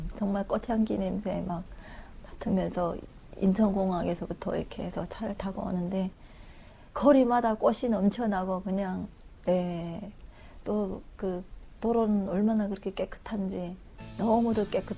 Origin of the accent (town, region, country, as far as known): Ryanggang, North Korea; now in Seoul, South Korea